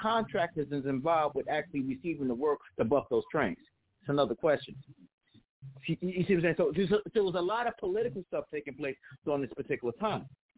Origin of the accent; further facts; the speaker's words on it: Newark, New Jersey, United States; Growing up in Newark, a lot of us was engaged in the graffiti.